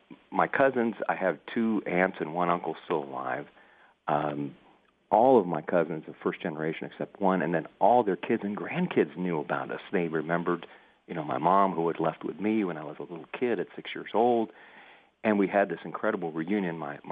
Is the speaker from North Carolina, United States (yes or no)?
no; Miami, Florida, United States; a family that I grew up near in Miami. We lived there from 57 to 67.